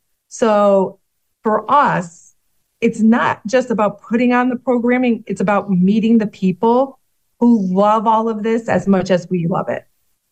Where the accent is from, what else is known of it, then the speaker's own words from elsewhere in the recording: Springfield, United States; Well, I grew up in Springfield, and I remember back in the day where there was so much to do.